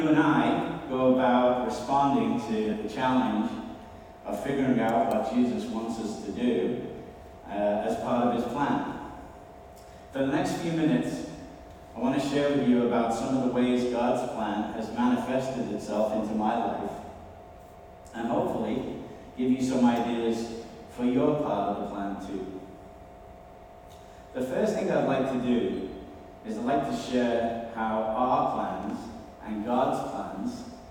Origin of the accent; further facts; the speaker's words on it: Liverpool, North West England, United Kingdom; I grew up in Liverpool, England.